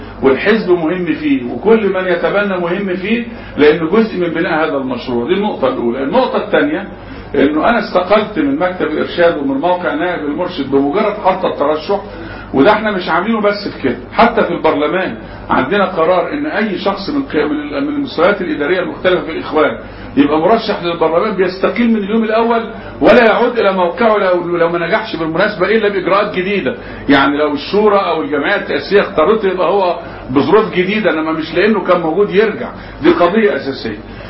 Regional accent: Egypt; بنعاني منها اقتصاديا كمصريين دلوقتي.

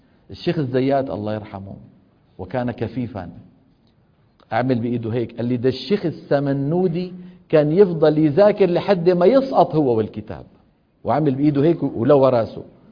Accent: Syria; في مثل عندنا بالشام

